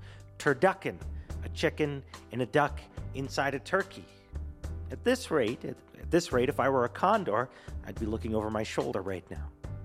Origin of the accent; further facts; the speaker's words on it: Canada; Me, I'm from Canada. Yeah, it's mostly Christmas up there